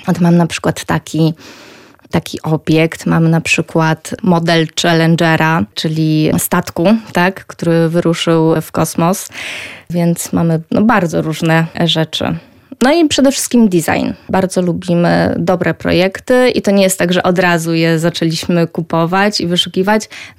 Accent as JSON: {"language": "Polish", "town": "Lublin", "region": "Lublin Voivodeship", "country": "Poland", "said": "tutaj w Lublinie, bo jestem z Lublina"}